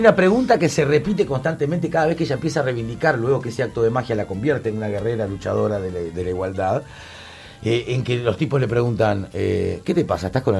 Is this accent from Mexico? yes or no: no; Uruguay; tanto la uruguaya como la argentina, que países que amo, y soy un uruguayo de ley y amo el Uruguay con locura